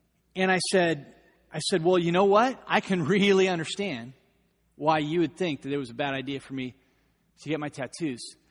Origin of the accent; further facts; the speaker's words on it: Long Beach, California, United States; I said, I'm from Long Beach.